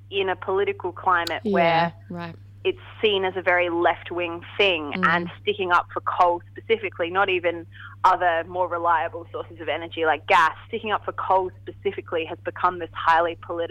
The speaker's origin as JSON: {"language": "English", "town": "Adelaide", "region": "South Australia", "country": "Australia", "tie": "born or raised there", "said": "Yeah, me too, because he's from Adelaide, so that's my hometown."}